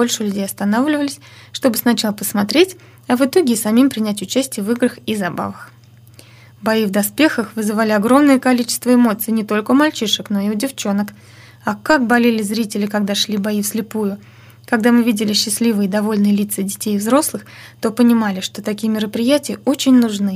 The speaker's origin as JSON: {"language": "Russian", "town": "Tolyatti", "region": "Samara Oblast", "country": "Russia", "said": "Многие были удивлены, что мы идем из России, да еще из Тольятти."}